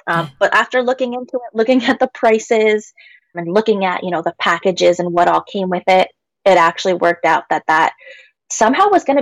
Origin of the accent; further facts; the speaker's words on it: Washington, United States; my home state here in Washington